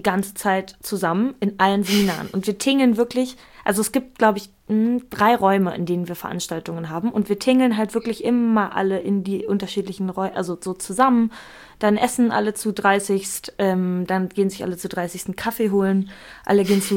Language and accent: German; Berlin, Germany; dass die FU ist in Dahlem und das ist Teil von dem Bezirk, wo ich groß geworden bin.